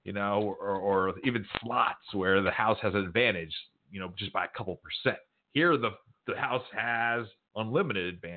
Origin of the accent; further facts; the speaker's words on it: United States; So I'd first say I'm American through and through, but sometimes I think we Americans are a little too cocky